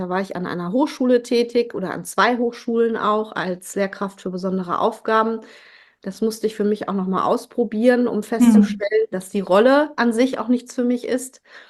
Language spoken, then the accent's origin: German; Kiel, Schleswig-Holstein, Germany; now in Witten, Germany; Also ich bin in Kiel geboren, genau. Mhm. Ja. Meine Kindheit habe ich in Schleswig-Holstein verbracht.